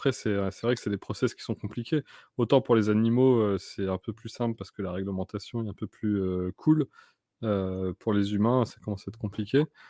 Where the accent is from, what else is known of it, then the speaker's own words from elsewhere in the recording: Bar-le-Duc, Grand Est, France; Bah oui, je suis meusien, je suis de Bar-le-Duc, moi, de base.